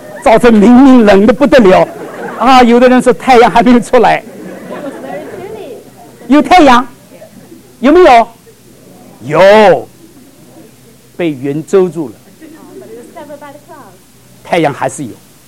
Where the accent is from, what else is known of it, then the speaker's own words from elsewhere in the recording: Shanghai, China; 我们都是上海人。